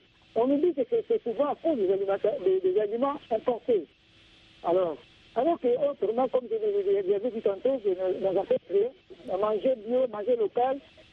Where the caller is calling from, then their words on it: DR Congo; Ici, en RD Congo, il y a un tout élevé.